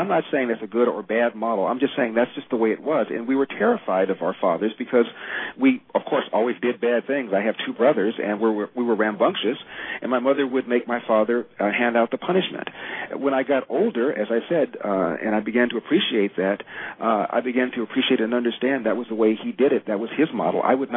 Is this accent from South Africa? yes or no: no; Los Angeles, California, United States; Now, I'm from South Central Los Angeles. I went to Crenshaw High School.